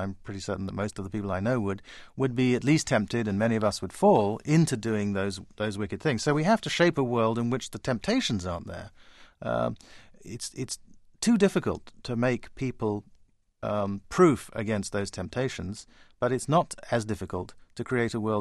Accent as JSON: {"language": "English", "country": "Ghana", "tie": "born or raised there", "said": "I admire enormously the work that Mother Teresa did to create the Mother Teresa homes, as one in my hometown in Ghana"}